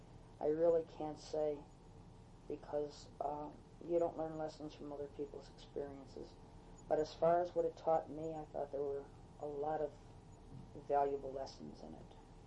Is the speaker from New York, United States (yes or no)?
yes; Buffalo, New York, United States; they knew I came from Buffalo.